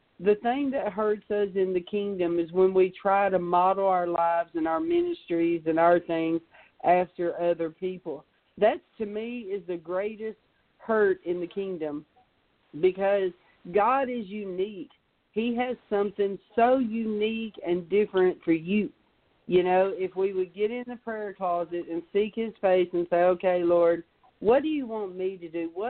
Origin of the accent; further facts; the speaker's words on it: Southern United States, United States; accent: Southern US; in my life, my accent, you would think, is a negative because it's so southern and so slang.